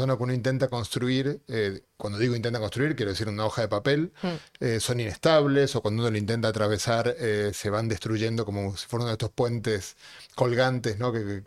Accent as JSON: {"language": "Spanish", "country": "Argentina", "said": "Sí, argentino, sí, soy argentino-español."}